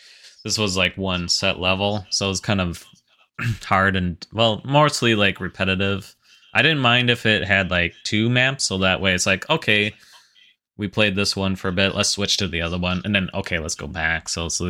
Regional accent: Wisconsin, United States; I'm from Wisconsin. But this is probably the closest it's in Missouri.

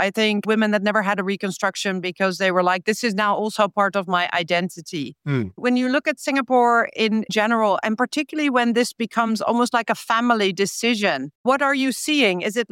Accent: Netherlands; I come from the Netherlands. We are always kind of seen to be pretty tough.

